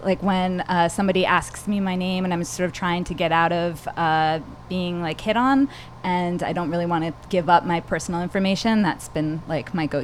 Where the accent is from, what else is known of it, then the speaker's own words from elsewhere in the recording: New York, United States; I am a straight, cisgendered female, born and raised in New York. Have lived all over many, many, many different states, and I'm in my late 30s.